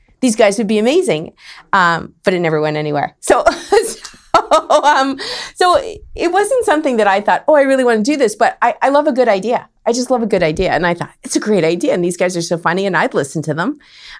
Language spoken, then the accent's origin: English; Winnipeg, Manitoba, Canada; So really, well, I grew up in Winnipeg, the north end of Winnipeg.